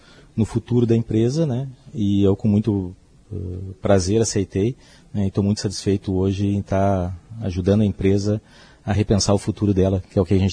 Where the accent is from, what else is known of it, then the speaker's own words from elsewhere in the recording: Porto Alegre, Rio Grande do Sul, Brazil; Sou de Porto Alegre, né